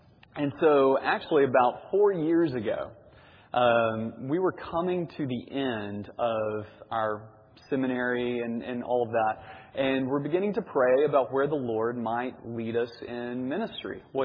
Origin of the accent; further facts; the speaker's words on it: Linden, Texas, United States; I am originally from Linden, Texas, and it's about an hour and a half northeast of here. Graduated high school from Linden back in 2003, went to Texas A&M.